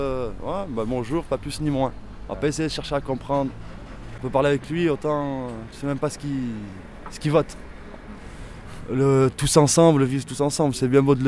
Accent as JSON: {"language": "French", "country": "France", "tie": "born or raised there", "said": "on est nés en France, on est français. On connaît les lois, on a grandi avec ça"}